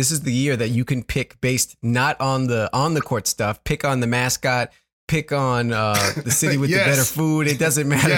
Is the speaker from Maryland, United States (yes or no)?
no; New York, United States; and I'm a New Yorker born and raised, right?